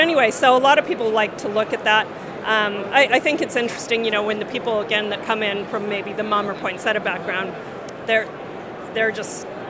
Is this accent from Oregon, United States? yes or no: no; Colorado, United States; I mean, like I said, I'm from Colorado. I'm an environmentalist.